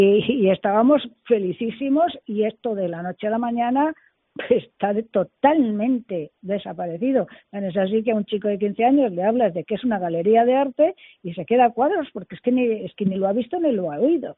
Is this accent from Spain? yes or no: yes; Spain; nuestros genes como españoles